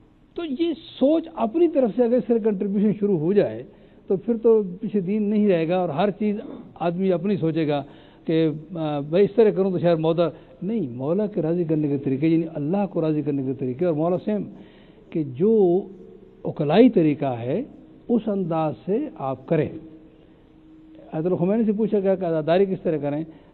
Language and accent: Urdu; Pakistan; مثلا میں بھی پاکستان سے ہوں نا